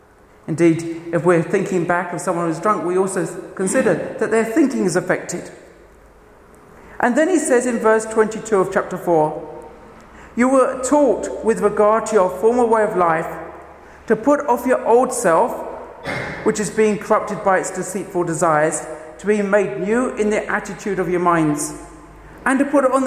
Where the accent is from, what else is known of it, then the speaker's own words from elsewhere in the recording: England, United Kingdom; when I grew up in England, one of the things that we often had on the television were advertisements